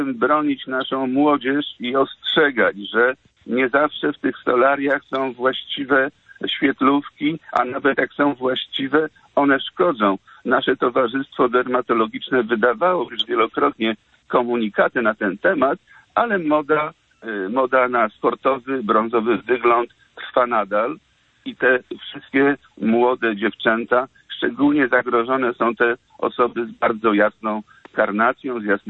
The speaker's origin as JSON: {"language": "Polish", "town": "Sopot", "region": "Pomeranian Voivodeship", "country": "Poland", "said": "ja jestem z Sopotu, mieszkam w Sopocie"}